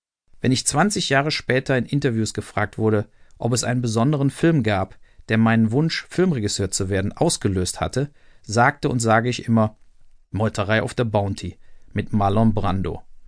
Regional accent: Burscheid, North Rhine-Westphalia, Germany; also born or lived in Wermelskirchen; Geboren bin ich in Wermelskirchen am 22. Juni 1965 im Rheinisch-Bergischen Kreis. Aufgewachsen in Burscheid. Grundschule Dierath, Gymnasium in Leverkusen. Zuerst Ina-Seidel-Schule, dann Werner-Heisenberg-Gymnasium.

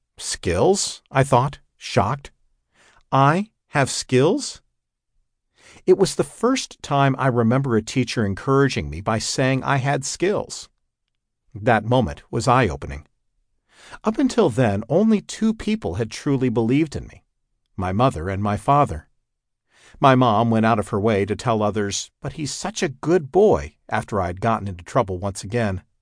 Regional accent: Buffalo, New York, United States; I grew up in the Buffalo, New York area in a very modest home with two working parents

